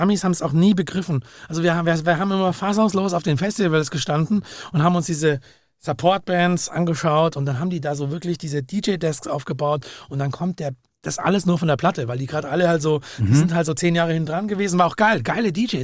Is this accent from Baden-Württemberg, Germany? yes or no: yes; Langenargen, Baden-Württemberg, Germany; Ich komme aus Langenargen.